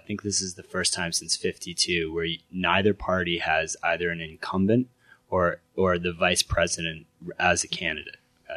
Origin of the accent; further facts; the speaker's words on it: Burlington, Vermont, United States; from Burlington, Vermont, and I'd just like to say it's a great place to live.